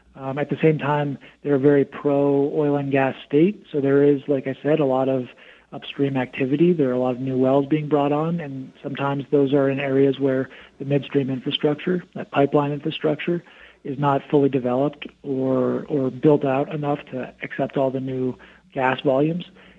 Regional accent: Denver, Colorado, United States; My home state is Colorado. I'm from Denver, and I used to be in the upstream oil and gas industry

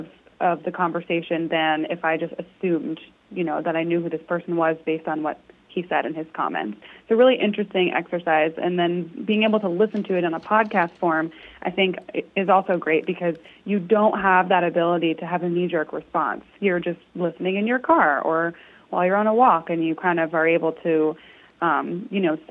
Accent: Raleigh, North Carolina, United States; It was actually tested at my hometown paper here in Raleigh, North Carolina.

